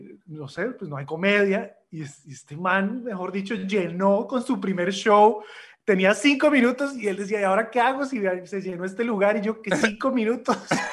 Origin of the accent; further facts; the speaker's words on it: Colombia; yo que soy colombiano.